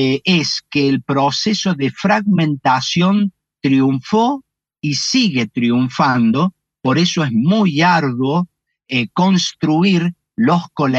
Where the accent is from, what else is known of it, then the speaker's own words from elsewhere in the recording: Córdoba, Argentina; soy hijo y nieto de italiano y bisnieto de austríaco y de árabes, obviamente. Pero yo me siento bien cordobés a ritmo … con gusto a peperina.